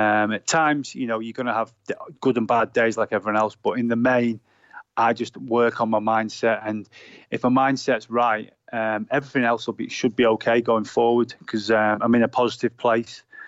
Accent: Southport, North West England, United Kingdom; I grew up in Birkdale, where I lived in Southport

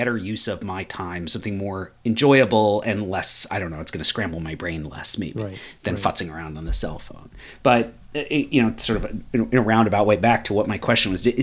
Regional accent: United States; It is unlike a lot of the major sports I grew up with here in the United States

